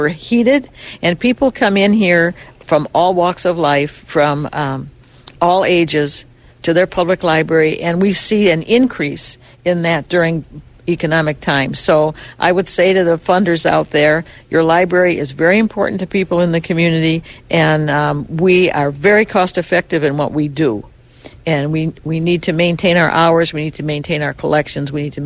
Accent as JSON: {"language": "English", "town": "Detroit", "region": "Michigan", "country": "United States", "said": "I am from Detroit, and I'm just drinking the water out of Lake Erie in another part of the lake, so I'm very happy to be"}